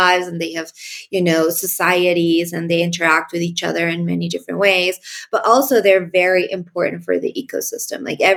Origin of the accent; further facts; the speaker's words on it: Colombia; now in Mexico; I am from Colombia, but I've been living in Mexico for about 8 years now.